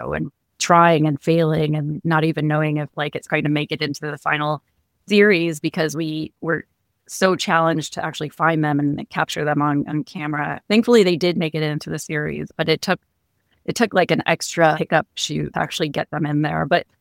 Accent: Kansas, United States; I grew up in Kansas. Growing up, I admittedly thought it was kind of boring there and that there wasn't much to see.

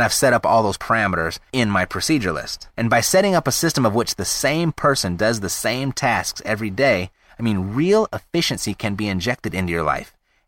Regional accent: United States; being an American, I have found that the greatest success to experience to price ratio with VAs is in the Philippines.

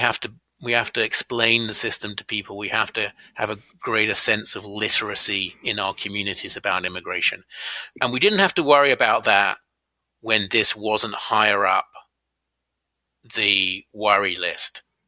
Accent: United Kingdom; now in Canada; my home country, the UK

